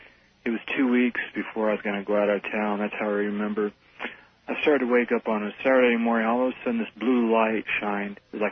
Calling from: Fresno, California, United States

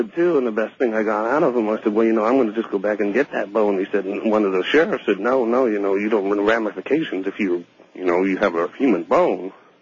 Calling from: Redding, California, United States; I'm calling from Redding, California.

